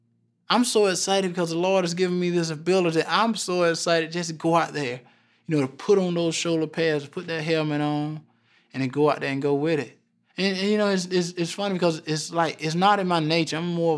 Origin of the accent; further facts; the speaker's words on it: the South, United States; You know, I grew up in the South. My senior year was a very big racial detention, you know, in my hometown.